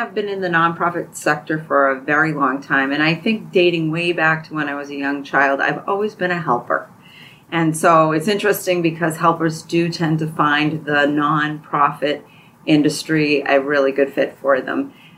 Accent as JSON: {"language": "English", "town": "Tewksbury", "region": "Massachusetts", "country": "United States", "tie": "born or raised there", "said": "I grew up in Tewksbury, actually."}